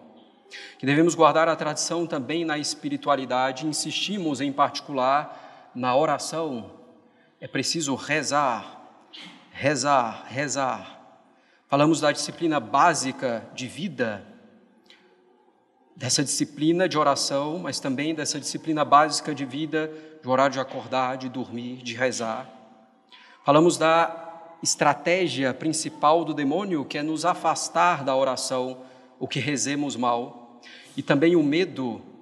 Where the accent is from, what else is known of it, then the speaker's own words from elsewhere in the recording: Brazil; como nós, brasileiros, como povo